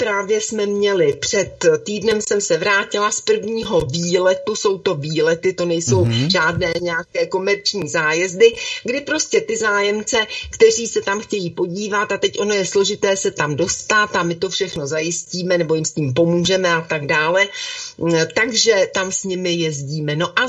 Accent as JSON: {"language": "Czech", "region": "Prague", "country": "Czechia", "said": "Já říkám, z Prahy."}